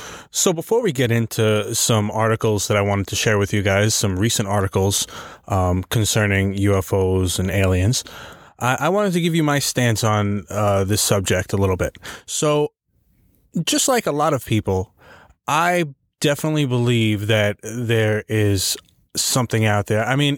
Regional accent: New York, United States; You know I'm from New York. I've never seen anything.

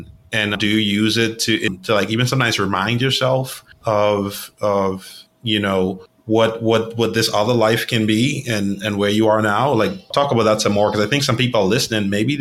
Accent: Bahamas; I grew up in the Bahamas, and, you know, not from a wealthy family at all.

